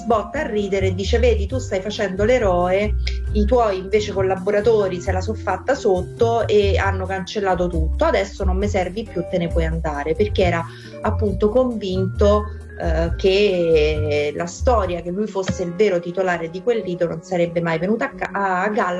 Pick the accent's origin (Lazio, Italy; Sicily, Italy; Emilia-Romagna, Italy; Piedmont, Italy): Lazio, Italy; Ostia; poiché io sono di Ostia